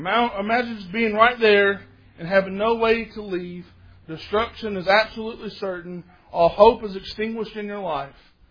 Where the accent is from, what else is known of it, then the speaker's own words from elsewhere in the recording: Morehead, Kentucky, United States; Where I grew up in Moorhead, there's a lake there called Cavern Lake.